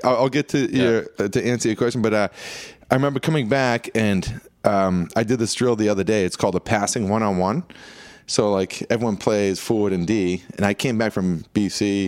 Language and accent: English; Avon, Massachusetts, United States; I grew up in Avon.